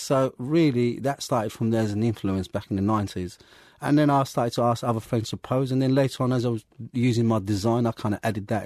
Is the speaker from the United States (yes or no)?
no; Morocco; born there; English is a second language; now in England; I was born in Morocco, and then I came to England in 73, and I've become a misfit because I didn't speak English and stuff.